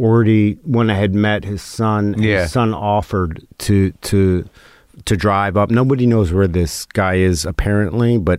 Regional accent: Jamaica, Queens, New York, United States; We grew up in Jamaica, Queens in New York.

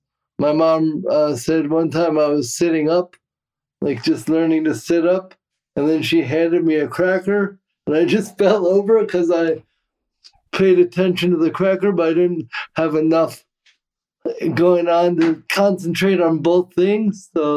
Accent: Cameroon; born there; Well, so I was born in Cameroon, West Africa.

